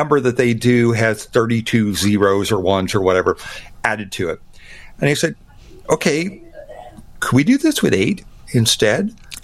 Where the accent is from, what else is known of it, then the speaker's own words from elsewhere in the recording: Alabama, United States; but I'm from Alabama and it's legal for me to date myself.